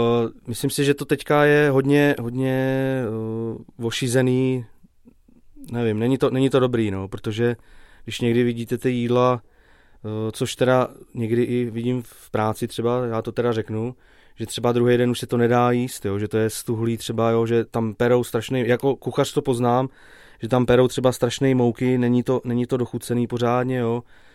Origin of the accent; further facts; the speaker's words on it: Pomezí, Pardubice Region, Czechia; now in Bystré, Czechia; Moje rodné město, já pocházím z Pomezí, jestli někdo zná u Poličky, a jinak teďka bydlím v Bystrým u Poličky